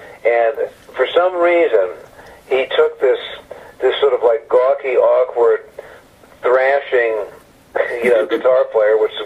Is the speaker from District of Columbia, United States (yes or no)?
yes; Washington, District of Columbia, United States; You know, I come from Washington, D.C., so there were no demarcations about music.